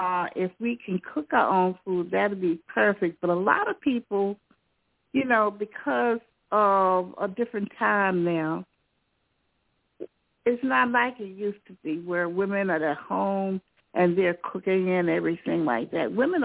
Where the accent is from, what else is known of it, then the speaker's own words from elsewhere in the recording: Richmond, Virginia, United States; Good evening, King and Queen. … from Richmond, Virginia.